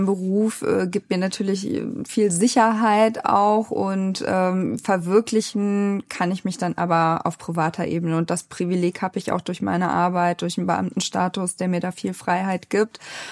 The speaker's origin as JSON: {"language": "German", "region": "Rhineland-Palatinate", "country": "Germany", "said": "Also ich komme ursprünglich aus dem Westerwald und aus"}